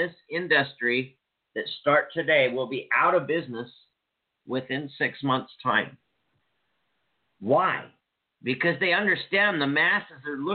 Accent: Washington, United States; now in Troy, United States; I'm a mountain man in rural Troy, Montana. I grew up in Stevens County, Washington State. I've been in the mountains my whole life.

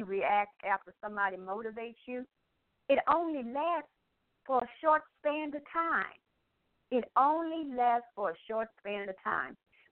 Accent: Saxe, Virginia, United States; I grew up in Charlotte County, Saxe, Virginia, about an hour and a half away from Richmond, Virginia, on a farm.

